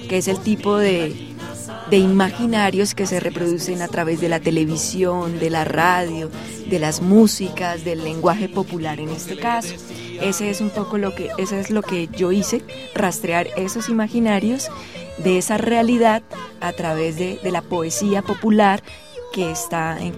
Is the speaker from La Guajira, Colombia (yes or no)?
no; Santander, Colombia; Bueno, yo soy de una región carranguera. Yo soy de Santander del Sur y nací con carranga y crecí con carranga